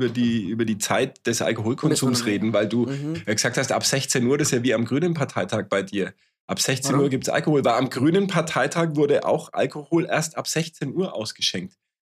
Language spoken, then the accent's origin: German; Bavaria, Germany; gibt es bei uns in Franken nicht.